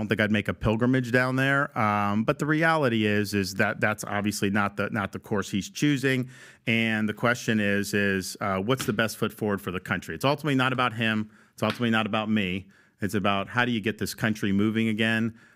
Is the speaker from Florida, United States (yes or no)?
yes; Tampa Bay, Florida, United States; I grew up in the Tampa Bay area when they had the orange creamsicle uniforms.